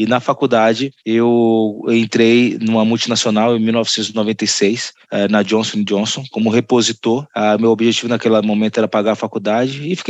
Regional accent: Salvador, Bahia, Brazil; eu sou soteropolitano, baiano, nascido numa comunidade, no bairro do Jardim Cruzeiro.

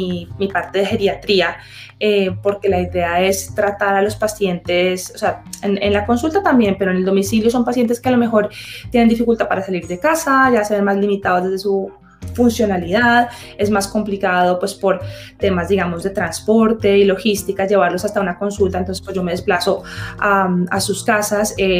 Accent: Colombia; soy médico, especialista en medicina interna y en geriatría, soy colombiana. Me formé en la Universidad Javeriana de Bogotá.

